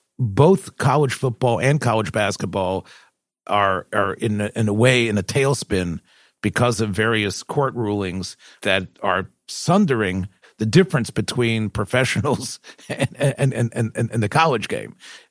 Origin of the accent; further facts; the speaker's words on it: Memphis, Tennessee, United States; I'm from Memphis. We've talked about, of course, you know, our connection through Memphis.